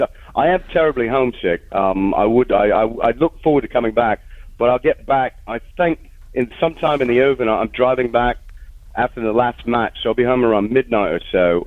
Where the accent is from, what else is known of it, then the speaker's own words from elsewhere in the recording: England, United Kingdom; now in United States; not even Wimbledon, my home country